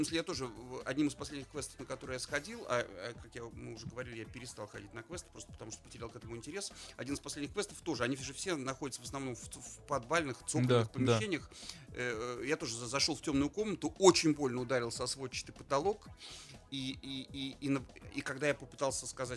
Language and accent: Russian; Saint Petersburg, Russia; Я там ленинградец и петербуржец, и там ленинградская блокада для меня тема очень важная и высокая, и трагическая